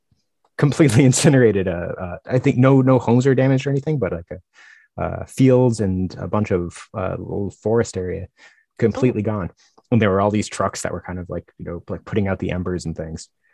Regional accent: Northeast, United States; and I'm from the Northeast where, like you in Wisconsin, there's just like crazy blizzards all winter long

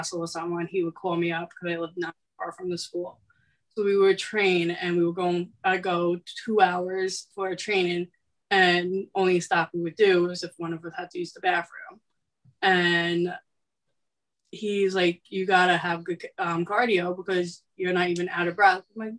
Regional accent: Long Island, New York, United States; A lot of people think I'm from Queens, but I'm really from Long Island.

